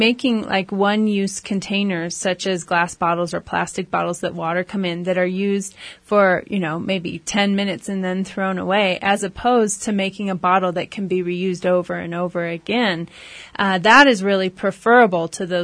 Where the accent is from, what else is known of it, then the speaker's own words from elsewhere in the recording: Oregon, United States; I grew up in Oregon, and so grew up as a little bottle bill child, and collected cans every week and took them to the store.